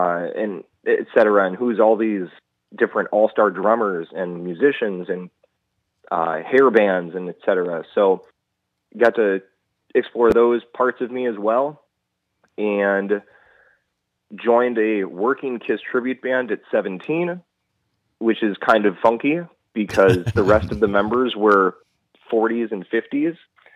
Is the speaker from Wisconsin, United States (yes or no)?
yes; Milwaukee, Wisconsin, United States; born there; I was born in Milwaukee, Wisconsin.